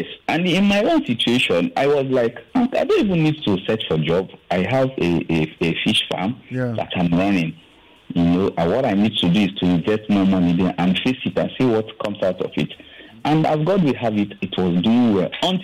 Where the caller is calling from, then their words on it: Ikorodu, Lagos, Nigeria; I'm calling from Ikorodu.